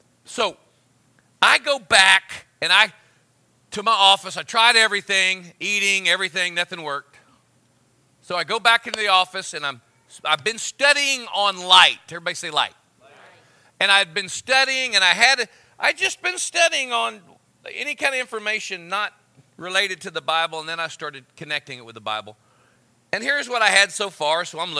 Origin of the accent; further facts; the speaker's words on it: Oklahoma, United States; I grew up in Oklahoma. There's no pro team